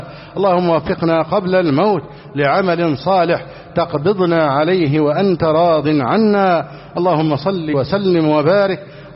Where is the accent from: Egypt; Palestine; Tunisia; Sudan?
Egypt